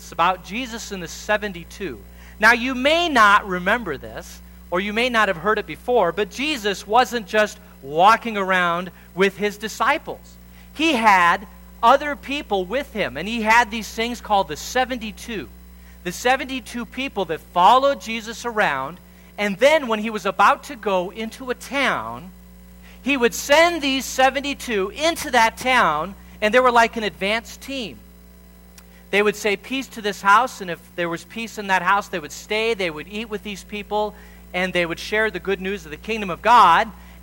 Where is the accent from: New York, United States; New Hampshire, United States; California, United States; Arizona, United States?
Arizona, United States; Phoenix; And when I was growing up in Phoenix, we would actually go to the Grand Canyon.